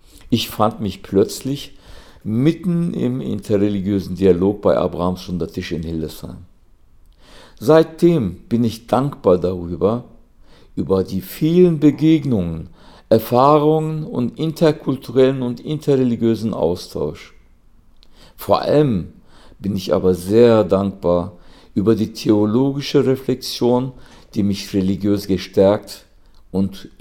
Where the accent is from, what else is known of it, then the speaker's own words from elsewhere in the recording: Marmara Region, Turkey; now in Germany; in meiner Heimat Türkei, westlich gelegen im Marmara-Gebiet